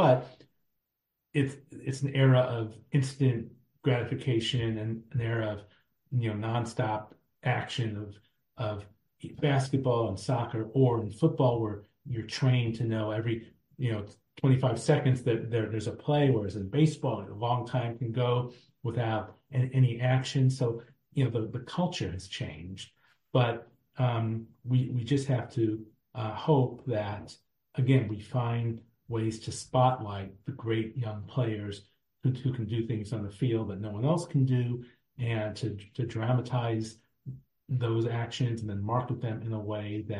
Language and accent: English; St. Louis, Missouri, United States; You know, I'm from St. Louis.